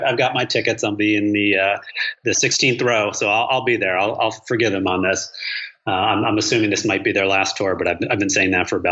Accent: New York, United States; I grew up in New York and would like to get a place there and split my time there once my kids are out of the house.

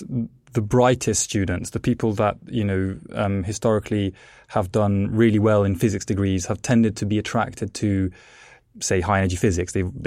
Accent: England, United Kingdom; also born or lived in Italy; I was born in Italy. The reason I, as a child, moved to England is because my parents were actually plasma physicists, and they worked for JET

